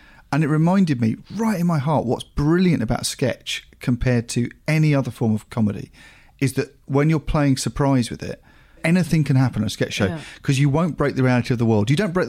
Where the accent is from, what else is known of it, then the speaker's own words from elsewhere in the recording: Australia; But being Australian